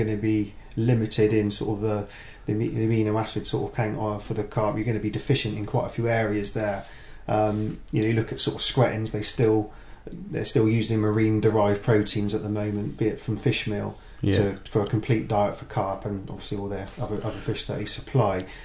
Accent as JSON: {"language": "English", "town": "Bristol", "region": "South West England", "country": "United Kingdom", "tie": "born or raised there", "said": "So I was quite fortunate growing up in Bristol."}